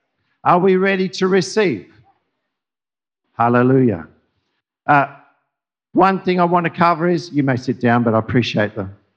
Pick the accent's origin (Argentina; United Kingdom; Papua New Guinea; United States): Papua New Guinea; When we were growing up, I was growing up in New Guinea, we had to write letters.